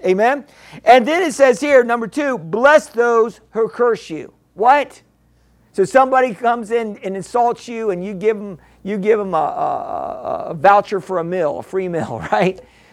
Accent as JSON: {"language": "English", "region": "New York", "country": "United States", "said": "I'm a New Yorker, you know."}